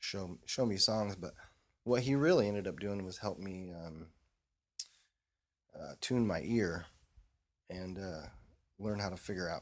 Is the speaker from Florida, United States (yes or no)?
no; Indiana, United States; from growing up in Indiana, you know, you go see shows at whatever the the big arena or something like